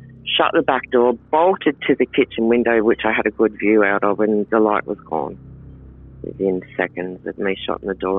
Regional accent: Sydney, New South Wales, Australia; I'm from Sydney.

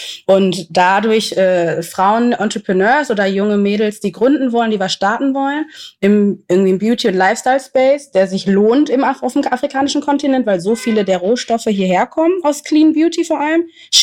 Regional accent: Ghana; das allererste Mal in meinem Heimatland gemacht habe, in Ghana

